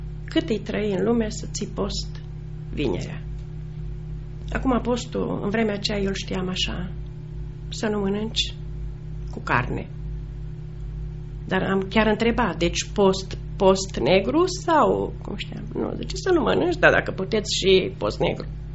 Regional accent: Zalău, Sălaj County, Romania; am 59 de ani, sunt din Zalău, pensionară și m-am născut într-o familie de creștini ortodoxi.

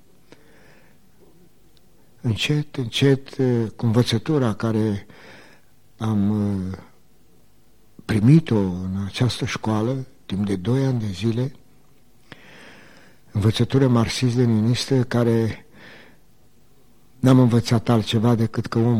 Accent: Alba Iulia, Alba County, Romania; born there; m-am născut în Alba Iulia din părinți creștini, baptiști

